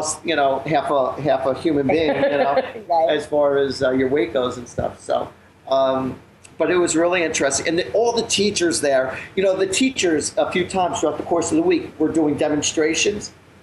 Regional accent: United States; But they don't know that I'm American if I speak like this

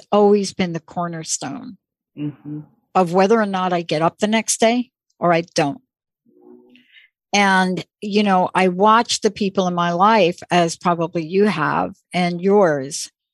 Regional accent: Bronx, New York, United States; You know, I'm a kid from the Bronx.

